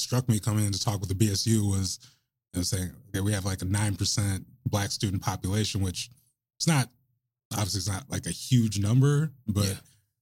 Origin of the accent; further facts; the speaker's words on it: Lake Oswego, Oregon, United States; So I do some work with Respond to Racism Lake Oswego in my hometown